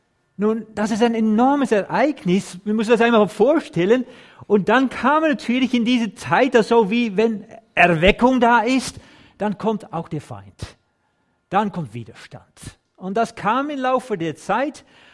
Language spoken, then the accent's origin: German; Netherlands; German is a second language; Also ich bin ja Holländer. Ich spreche normalerweise schon Deutsch, aber das ist keine leichte Sprache.